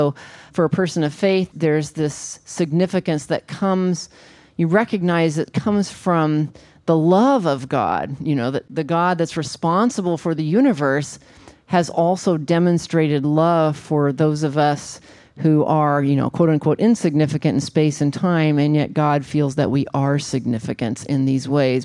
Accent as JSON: {"language": "English", "region": "Arkansas", "country": "United States", "tie": "born or raised there", "said": "And so growing up in the Ozarks of northern Arkansas, we're surrounded by nature, mountains, which are really hills, and forests and valleys and lakes and rivers. And I grew up on a farm"}